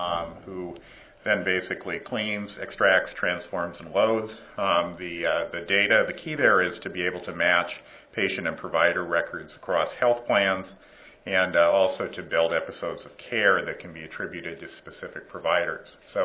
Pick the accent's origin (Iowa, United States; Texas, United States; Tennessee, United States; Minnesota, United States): Iowa, United States; I grew up in Iowa, so I always love the optimism of people from Wisconsin.